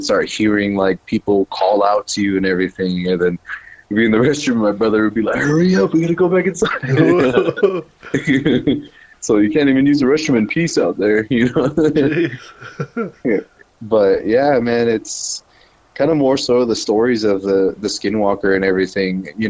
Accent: United States; So I am Dene. I come from the Navajo Nation, and I guess you can say I've had my fair share of paranormal experiences growing up on the reservation and everything. I grew up on a border town

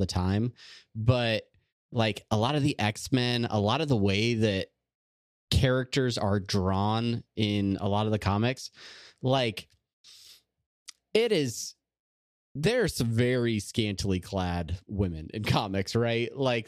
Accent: California, United States; Sorry, I'm from Southern California in the 80s. I apologize.

